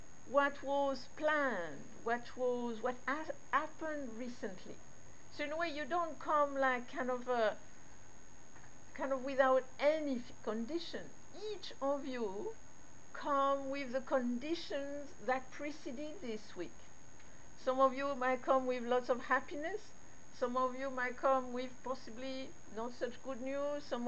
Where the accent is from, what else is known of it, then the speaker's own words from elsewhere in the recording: France; accent: French; English is a second language; And also, especially with my French accent